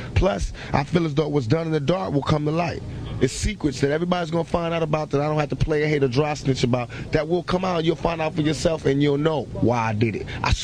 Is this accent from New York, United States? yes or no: yes; New York, United States; Because I'm from New York, and I know how they shows is.